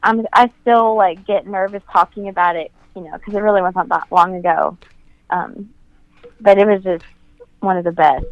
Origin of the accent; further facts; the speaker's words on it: Knoxville, Tennessee, United States; You know, like, I'm from Knoxville. What am I doing here? I'm going to go home.